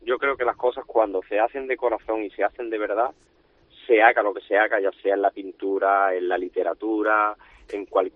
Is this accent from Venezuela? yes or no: no; Huelva, Andalusia, Spain; yo como soy de Huerva, pues pongo el ejemplo con las cosas de mi tierra, ¿no?